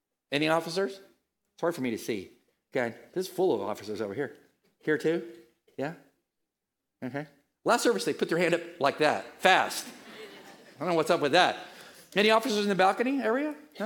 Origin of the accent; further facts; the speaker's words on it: California, United States; I came from Northern California where our city was surrounded by 2,000 miles of a delta.